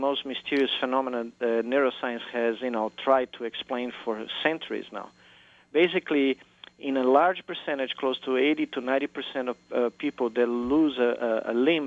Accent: Brazil; English is a second language; when I was growing up in Brazil and the country was making this transition to, you know, democracy

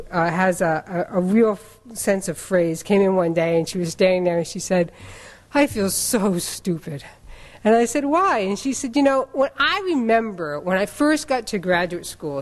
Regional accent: Massachusetts, United States; now in Chicago, United States; I'm from Chicago, but I live in Chicago now, but I'm really from Massachusetts, so you'll have to excuse the accent.

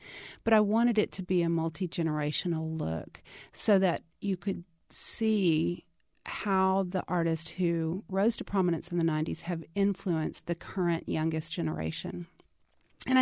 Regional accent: Texas, United States; I've been to Mexico because I was raised in Texas all my life, to the borders and to the beach towns and whatever.

